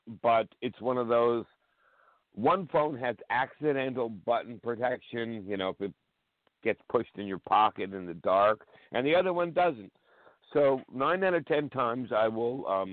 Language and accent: English; New York City, New York, United States; I'm going to get a map of New York City, and it's real easy to shut down my hometown.